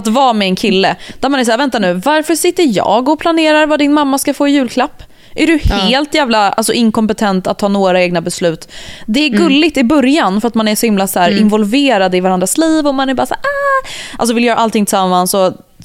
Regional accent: Gothenburg, Västra Götaland County, Sweden; vill då gärna flytta hem till Göteborg där jag är ifrån

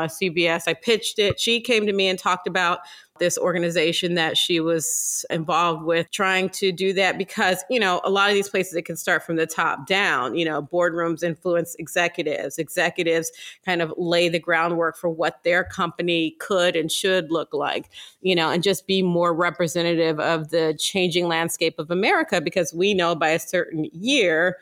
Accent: Ohio, United States; now in New York, United States; I'm originally from Ohio and I had come to New York for a different job while I was in college.

